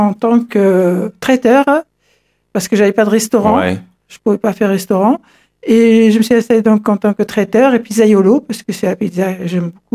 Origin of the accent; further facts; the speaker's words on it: Morocco; also born or lived in Algeria; now in France; Je suis berbère, du Maroc.